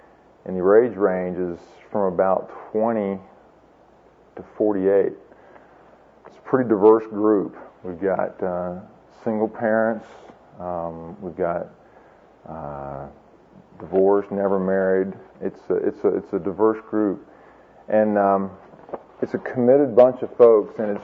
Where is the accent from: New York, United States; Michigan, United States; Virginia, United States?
Virginia, United States; I told you last night that I'm originally from Virginia, and I went to Virginia Tech.